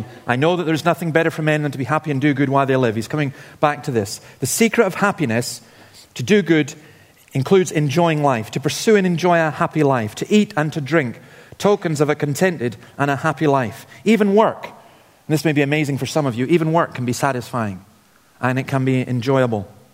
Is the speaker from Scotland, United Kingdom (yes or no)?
yes; Scotland, United Kingdom; So I grew up on Nigg Cliffs, the top of Nigg Cliffs.